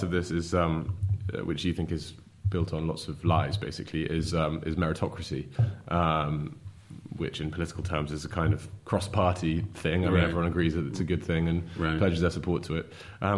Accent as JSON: {"language": "English", "region": "England", "country": "United Kingdom", "said": "Yeah, well, this is me being very English, by the way."}